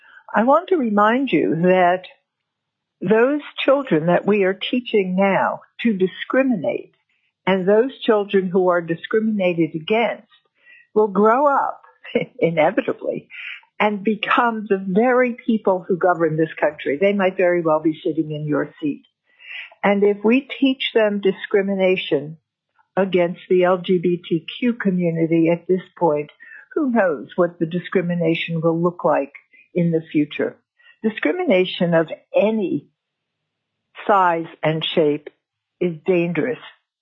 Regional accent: Fairbanks, Alaska, United States; I'm from Fairbanks, Alaska.

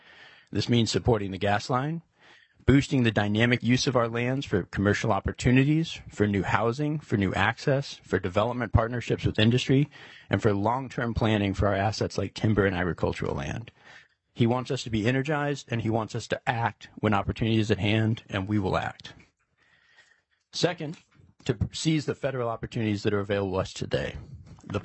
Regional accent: Anchorage, Alaska, United States; also born or lived in Washington, D.C.; I grew up in Anchorage, and I've lived there almost all my life, except for some time that I went outside for college and law school.

